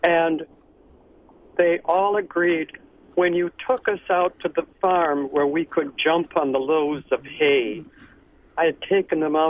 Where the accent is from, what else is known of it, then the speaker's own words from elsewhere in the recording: Wisconsin Dells, Wisconsin, United States; the school board in Wisconsin Dells, my hometown